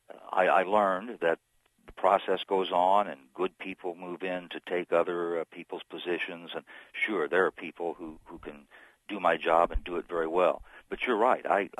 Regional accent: Danville, United States; Danville's my hometown. I love it very dearly

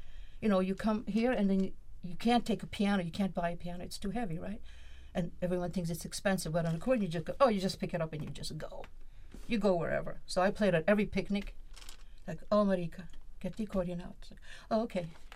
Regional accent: Chicago, Illinois, United States; I grew up in Chicago. So yeah. Chicago.

